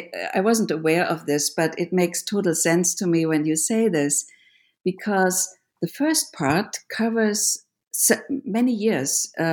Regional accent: Germany; I grew up in Germany, and he traveled many parts of the world, but somehow never made it to New York.

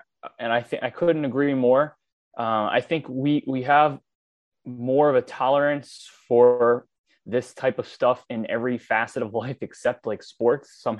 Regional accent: New York City, New York, United States; I grew up in New York.

